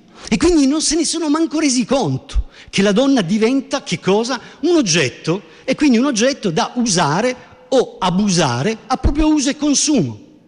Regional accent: Sicily, Italy; sicuramente è venuto fuori da buon siciliano

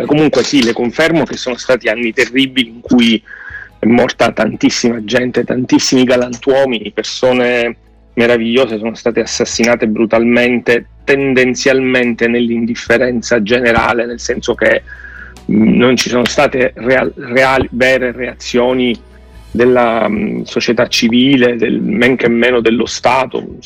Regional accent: Palermo, Sicily, Italy; io sono palermitano di origine

